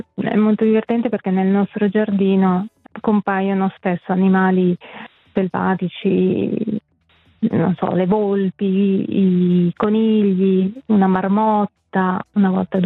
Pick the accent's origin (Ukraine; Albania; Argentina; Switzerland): Switzerland; Canobbio, Ticino; moved away as an adult; now in Zurich, Switzerland; Sono nata e cresciuta in Ticino, a Canobbio, e dopo il liceo mi sono trasferita a Zurigo per l'università. Poi dopo l'università sono stata a Pisa e lì ho incontrato mio marito Camillo. Dopo sono tornata di nuovo a Zurigo per il dottorato